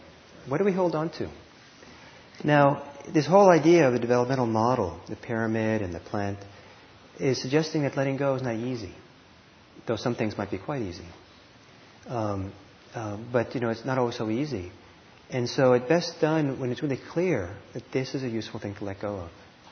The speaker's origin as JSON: {"language": "English", "country": "United States", "tie": "born or raised there", "said": "That was a foreign idea growing up in America for me."}